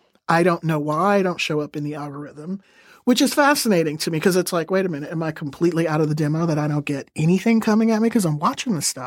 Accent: Houston, Texas, United States; growing up in Texas and Houston, when I became school-aged, we weren't segregated.

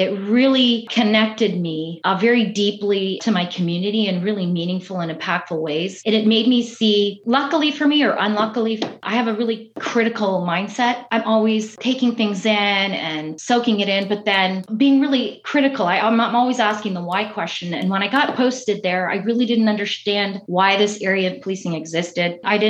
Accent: Brampton, Ontario, Canada; We moved to the suburbs in Peel region. I grew up in Brampton, which is one of the communities that I police right now.

